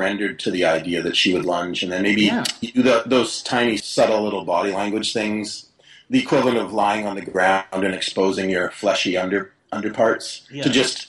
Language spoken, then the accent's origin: English; Canada; Something that is a miracle considering we're both Canadian.